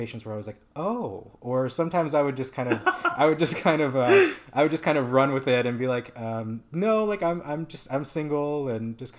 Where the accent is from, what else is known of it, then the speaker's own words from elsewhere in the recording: Maine, United States; So I'm from a very small town in northern Maine. We had about 900 to 1,000 people in my town. Very small, agricultural, small mines, kind of not a lot of diversity.